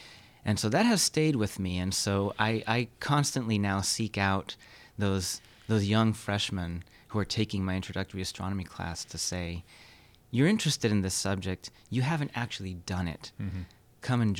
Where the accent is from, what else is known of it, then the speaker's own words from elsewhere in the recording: Los Angeles, California, United States; I grew up in Los Angeles. There were no stars to see.